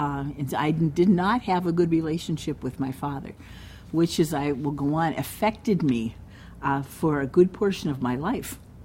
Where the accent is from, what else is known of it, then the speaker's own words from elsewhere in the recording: Erie, Pennsylvania, United States; we grew up in Erie, Pennsylvania, so straight up on Lake Erie.